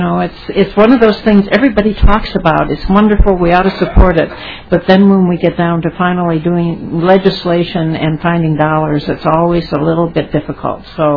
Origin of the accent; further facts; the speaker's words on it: Benson, Minnesota, United States; I grew up in West Central Minnesota, a small town, Benson, Minnesota.